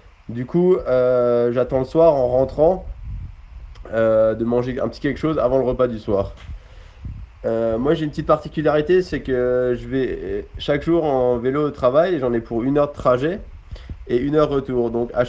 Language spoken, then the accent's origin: French; Grand Est, France; j'ai 25 ans, je suis alsacien